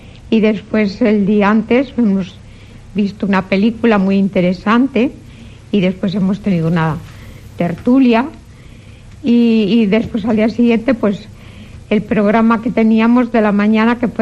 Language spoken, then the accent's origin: Spanish; San Román, Spain; Claro, soy de San Román.